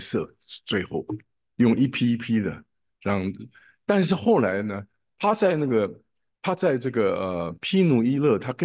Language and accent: Chinese; China; 我们中国人有一句话讲做"莫齿难忘"